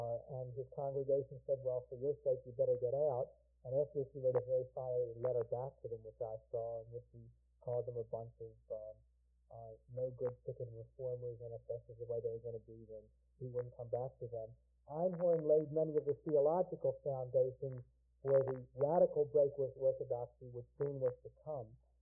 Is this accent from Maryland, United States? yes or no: yes; Baltimore, Maryland, United States; Ben Har Sinai in my hometown of Baltimore in 1842